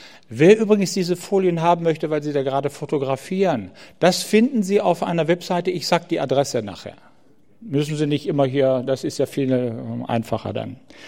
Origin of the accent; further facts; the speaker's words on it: North Rhine-Westphalia, Germany; Ich komme aus dem Lande Nordrhein-Westfalen.